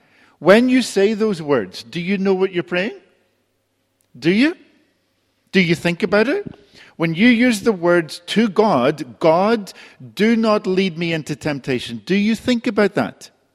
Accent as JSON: {"language": "English", "region": "Northern Ireland", "country": "United Kingdom", "tie": "born or raised there", "said": "I remember growing up in Northern Ireland"}